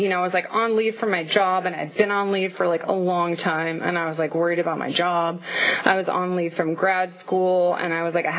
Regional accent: California, United States; now in Fresno, United States; I'm from the Bay Area. I moved down here about 2.5 years ago. And by down here, I mean Fresno.

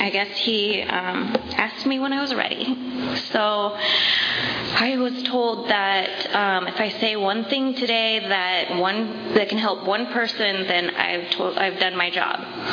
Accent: Visalia, California, United States; I grew up here in Visalia, and so I started my drinking career in Visalia.

